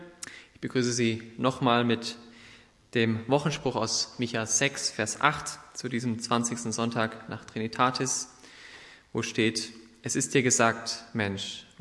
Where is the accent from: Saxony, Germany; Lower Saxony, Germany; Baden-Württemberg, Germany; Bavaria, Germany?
Baden-Württemberg, Germany; Freiburg; now in Stuttgart, Germany; Ich komme ursprünglich aus Freiburg und wohne jetzt in Stuttgart